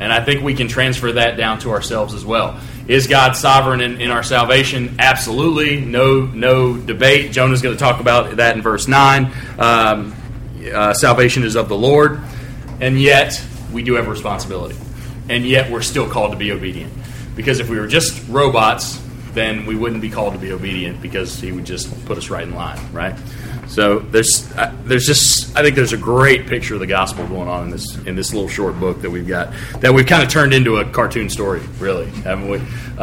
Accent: West Virginia, United States; born there; I was born in West Virginia. I'm allowed to say that.

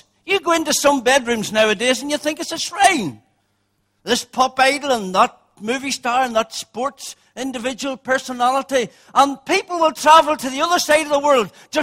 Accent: Ireland; I come from the Republic of Ireland.

